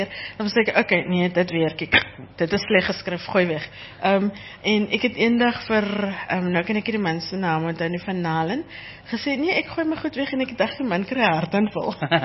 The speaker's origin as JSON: {"language": "Afrikaans", "town": "Grabouw", "region": "Western Cape", "country": "South Africa", "tie": "born or raised there", "said": "En ek het natuurlijk in Grabouw groot geword, so mense ken my."}